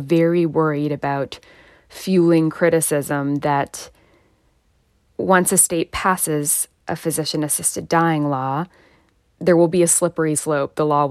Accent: Toronto, Ontario, Canada; you're reaching me in my hometown of Toronto, Canada today.

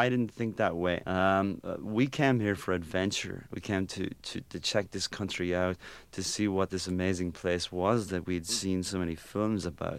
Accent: Ireland; growing up in Ireland, in a place where there's not a sky in the clouds instead of a cloud in the sky.

